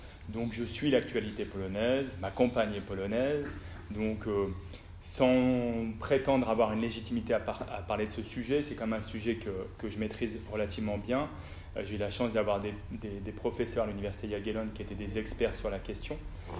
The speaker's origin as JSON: {"language": "French", "town": "Lens", "region": "Hauts-de-France", "country": "France", "said": "Moi, je viens du nord de la France, à Lens, il y en a énormément."}